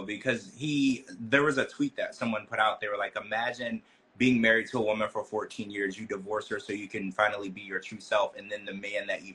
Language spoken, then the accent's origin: English; Deep South, United States; And so it's not like where I grew up in the Deep South, if someone was gay, you could tell right away.